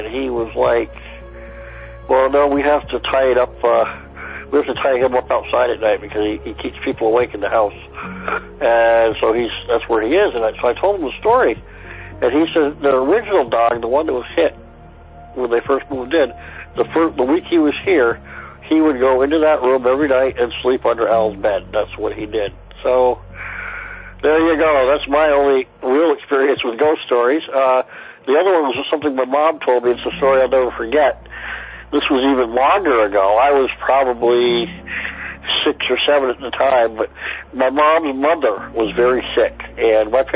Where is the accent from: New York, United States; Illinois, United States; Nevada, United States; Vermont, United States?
Vermont, United States